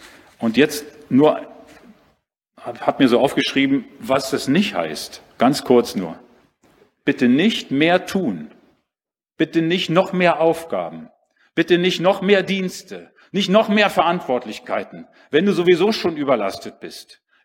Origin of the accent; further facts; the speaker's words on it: Berlin, Germany; in Berlin bin ich groß geworden